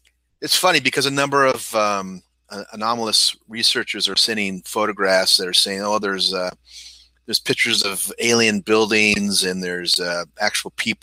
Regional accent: United States; And of course, being an American living here in California, I have ample time to get down there.

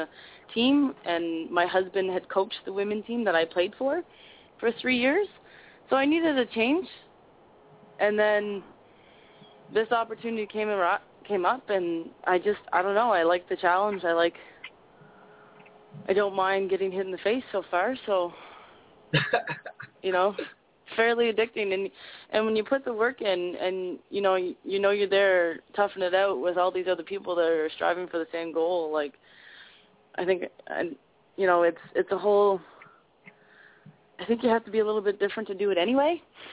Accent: Miramichi, New Brunswick, Canada; I moved up here from New Miramichi, New Brunswick, and the rugby community is my family.

